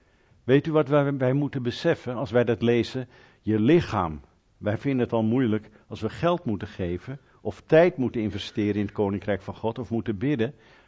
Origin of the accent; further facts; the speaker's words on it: Netherlands; Ik ben een Nederlander.